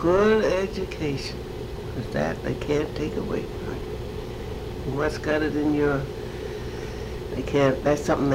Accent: Rhode Island, United States; now in Bridgeport, United States; Because I was raised in Rhode Island. Well, Rhode Island was always pretty good comfort there.

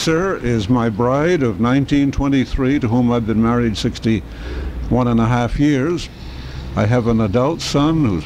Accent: Lynn, Massachusetts, United States; I grew up in Lynn, Massachusetts, 12 miles north of Boston, basically the shoe capital of the world in those days, and headquarters in those days for one of the great General Electric plants.

